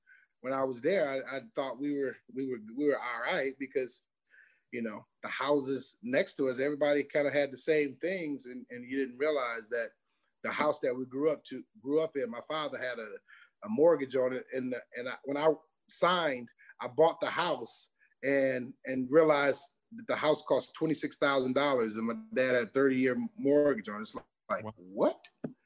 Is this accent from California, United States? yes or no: no; Detroit, Michigan, United States; It came from growing up in Detroit.